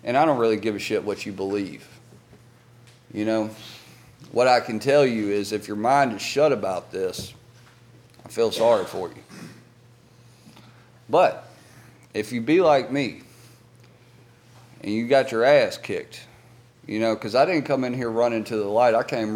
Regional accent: Alabama, United States; Because I grew up in the Bible Belt, and fucking dude, I think Alabama, every 3 miles, there's like 5 churches, legitimately.

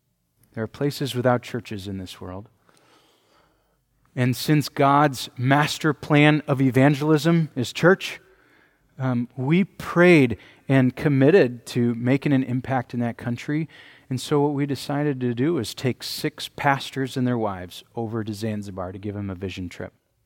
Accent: Green Bay, Wisconsin, United States; I grew up in Green Bay.

